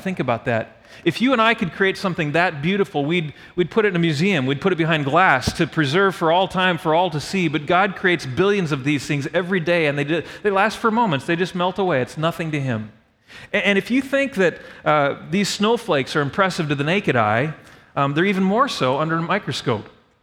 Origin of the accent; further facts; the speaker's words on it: Wisconsin, United States; And I grew up in Wisconsin, like I said, and I was one of those kids. I mean, we'd go ice skating on the rivers.